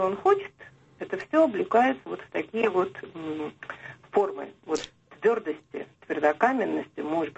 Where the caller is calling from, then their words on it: Moscow, Russia; Я из Москвы.